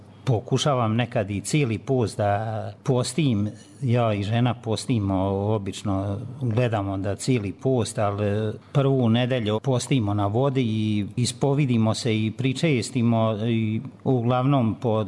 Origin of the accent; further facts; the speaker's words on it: Donja Lupljanica, Republika Srpska, Bosnia & Herzegovina; moved away; also born or lived in Germany; Ja sam iz Lupljance, Donje, ali u Dervent, od kad sam otišao u Njemačku, izradili smo familijarnu kuću